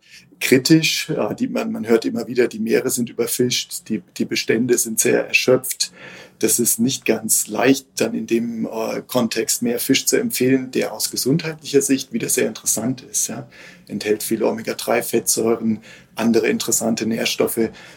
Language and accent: German; Heidelberg, Baden-Württemberg, Germany; ich komme ja eigentlich aus Heidelberg, wo wir uns einbilden, dass wir schon fast aus dem mediterranen Süden kommen.